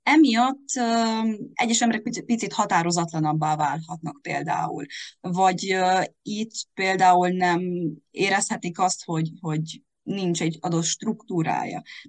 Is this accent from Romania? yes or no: yes; Transylvania, Romania; mivel erdélyi vagyok, sok a román páciensem